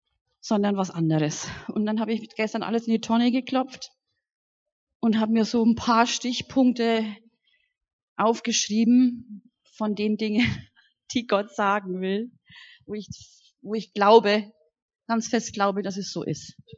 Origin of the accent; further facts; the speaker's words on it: Lichtenfels, Bavaria, Germany; Ich komme aus Lichtenfels, aus der Gemeinde da.